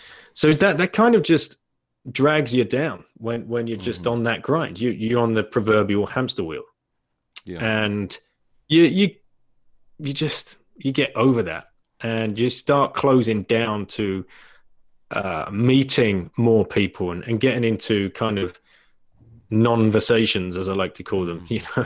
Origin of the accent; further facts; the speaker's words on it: United Kingdom; you're a Kiwi, I'm a Brit, there's a South African guy over here